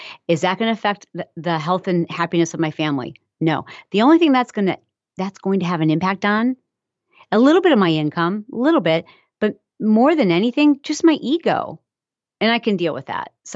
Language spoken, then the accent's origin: English; Michigan, United States; I'm from Michigan, and so I grew up around farms and, you know, the smell of manure and cows